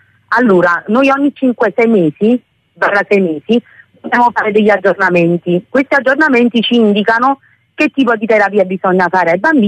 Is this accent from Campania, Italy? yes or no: yes; Portici, Campania, Italy; Allora, sono di Portici